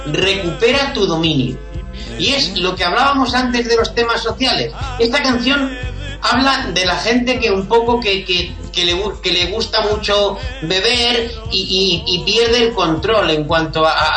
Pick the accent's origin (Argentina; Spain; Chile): Spain; Ibi, Valencian Community; mi pueblo... Es un pueblo que produce mayormente helado y juguetes.